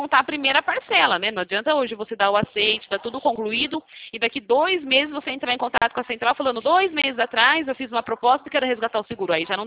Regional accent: São Paulo, Brazil; do interior, sou de São Paulo

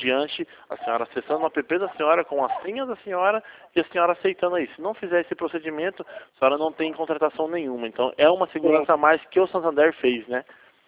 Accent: Campinas, São Paulo, Brazil; sou daqui da cidade de Campinas, sou de São Paulo

